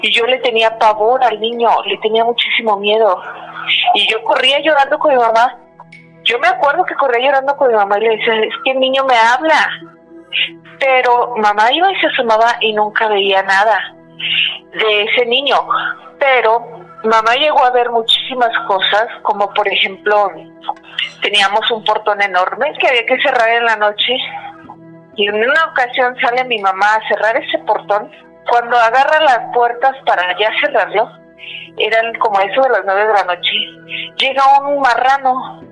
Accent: Aguascalientes, Mexico; Yo soy de acá, de Aguascalientes.

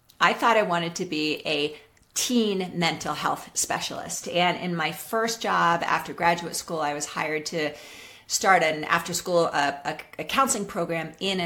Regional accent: New York City, New York, United States; So I grew up in New York City, Joe.

